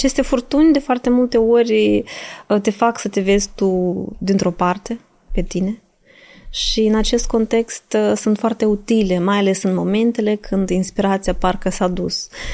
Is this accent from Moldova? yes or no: yes; Moldova; Noi suntem apreciați artiștii din Republica Moldova în exterior.